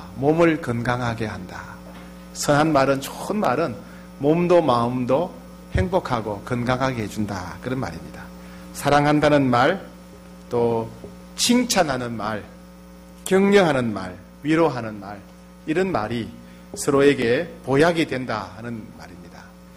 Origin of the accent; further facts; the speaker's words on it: Gyeongsang, South Korea; 네, 제가 경상도 사람입니다.